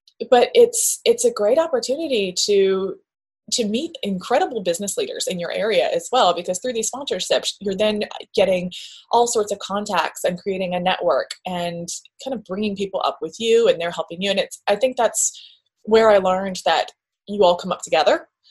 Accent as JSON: {"language": "English", "town": "Macon", "region": "Georgia", "country": "United States", "tie": "born or raised there", "lives_now": "Vermont, United States", "said": "represent Macon. And it was just a really nice time to kind of, you know, do something special in my hometown."}